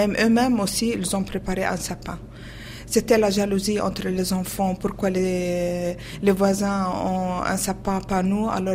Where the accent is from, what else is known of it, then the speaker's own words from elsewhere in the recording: Ramallah, West Bank, Palestine; Je suis née à Ramallah. Et le lieu où j'ai habité, la maison de ma naissance, c'était une très très très belle maison. Une ancienne maison entourée d'un grand jardin avec des grands arbres de sapin.